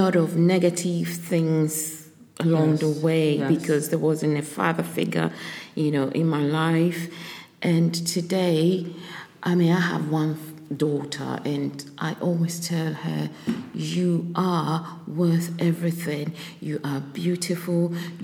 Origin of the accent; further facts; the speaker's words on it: Ghana; So my life in Ghana was not rosy at all.